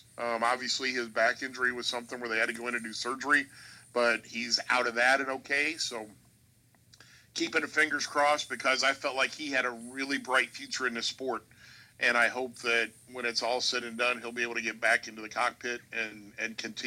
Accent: Indianapolis, Indiana, United States; Because I grew up in Indianapolis back when we would lose a driver about every other year

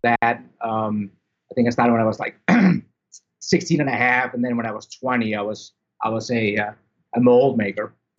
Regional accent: Denmark; I'm originally from Denmark, about 25 kilometers south of Copenhagen. If anybody was wondering where the heck in Denmark. Grew up in suburban, normal kind of life.

